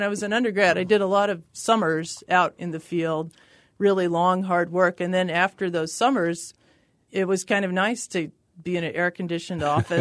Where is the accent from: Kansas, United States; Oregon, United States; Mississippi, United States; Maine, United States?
Kansas, United States; Topeka; I grew up in Kansas, in Topeka, Kansas.